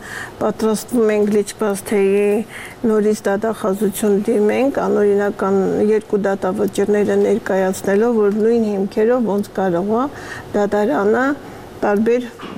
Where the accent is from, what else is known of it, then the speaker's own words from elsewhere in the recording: Yerevan, Armenia; ես ապրել եմ Երևանում, ծնվել եմ Երևանում, ապրում եմ եւ գլուխս բարձր քայլում եմ այս Երևանի փողոցներում։